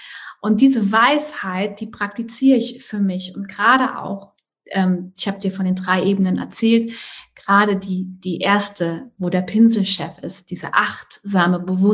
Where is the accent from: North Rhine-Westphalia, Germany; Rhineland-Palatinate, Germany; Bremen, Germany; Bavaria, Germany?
Rhineland-Palatinate, Germany; Trier; now in Hamburg, Germany; ich komme eigentlich aus Trier, südwestlich neben Luxemburg. Bin da nach Hamburg gezogen